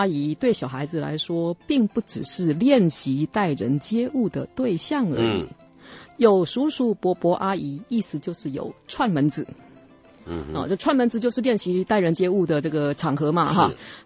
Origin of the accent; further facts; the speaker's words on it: Taiwan; 那我是本省人